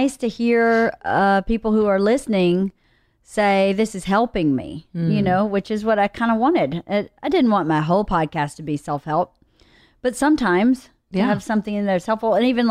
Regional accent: United States; I just got to this country. I'm American.

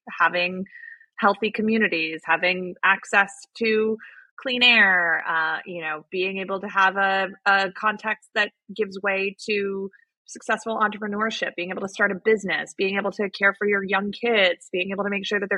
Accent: Arizona, United States; I grew up in Arizona, and people who are followers of election results know that last week in Arizona, my home state, was an absolute bloodbath.

